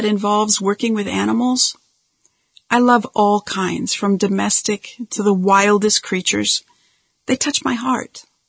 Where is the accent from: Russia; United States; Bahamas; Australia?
Australia; Melbourne, Victoria; in my hometown of Melbourne.